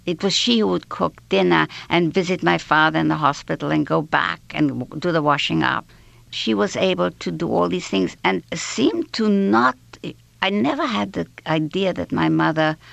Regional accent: Liverpool, North West England, United Kingdom; And I came to visit from Liverpool. When the school holidays came, I went to stay at Kettles Hill House with her.

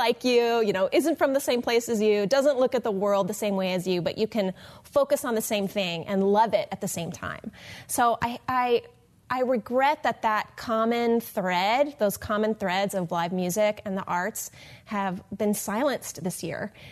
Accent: Falls Church, Virginia, United States; moved away as an adult; also born or lived in New York; The short version is, I grew up in Falls Church, Virginia, and I grew up singing in church as a young child, and eventually I grew up and moved to New York.

